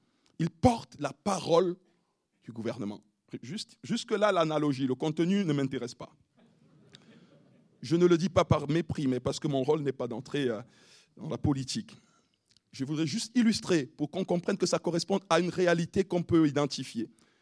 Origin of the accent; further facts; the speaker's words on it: Cameroon; comme on dit chez nous au Cameroun